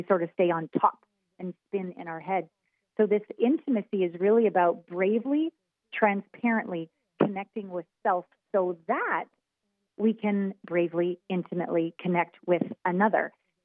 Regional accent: Canada; I'm Canadian.

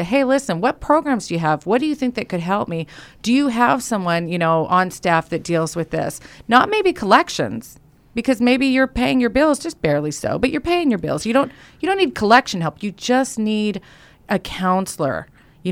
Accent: Ventura, California, United States; also born or lived in San Diego; But as for me, I was born and raised in Ventura, lived here my whole life, moved to San Diego for a little bit of time.

